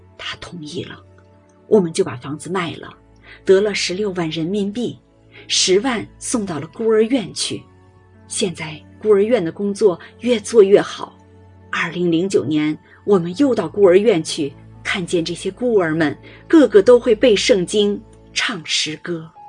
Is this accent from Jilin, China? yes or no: no; Longquan, Sichuan, China; 而我是中国人，四川人，龙泉百合乡的人